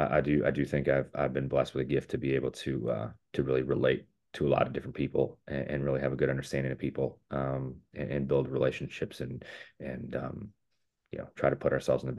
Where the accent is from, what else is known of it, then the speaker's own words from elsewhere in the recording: Chicago, Illinois, United States; Deep dish Chicago. I'm from Chicago. Chicago guy.